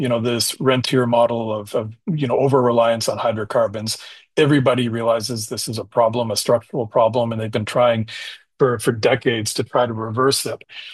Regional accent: Canada; And for a lot of, European listeners, and I'm from Canada, a lot of folks in Canada would look at American foreign policy

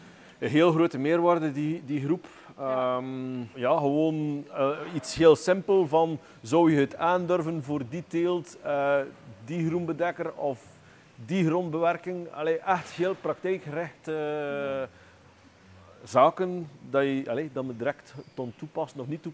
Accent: Ledegem, West Flanders, Belgium; van Ledegem.

